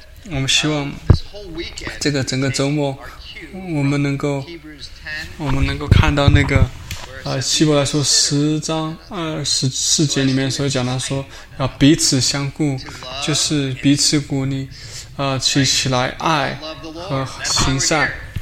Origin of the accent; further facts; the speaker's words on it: California, United States; now in Irvine, United States; 我在加州长大，我在教会生活长大，我在那边上学